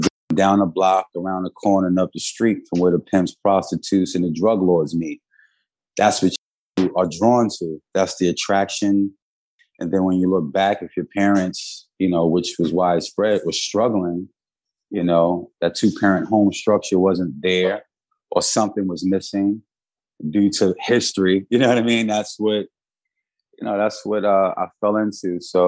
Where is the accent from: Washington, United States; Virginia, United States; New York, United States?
New York, United States; New York City; And so I grew up in Bedford-Stuyvesant, you know, which was like all boroughs and York City was just saturated in poverty, man, as a design.